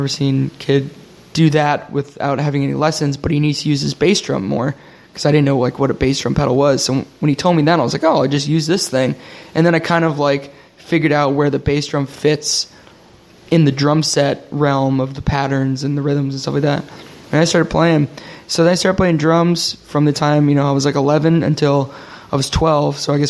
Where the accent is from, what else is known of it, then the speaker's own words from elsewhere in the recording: Connecticut, United States; I was born in Connecticut, but I moved around a little bit when I was younger, came back in third grade.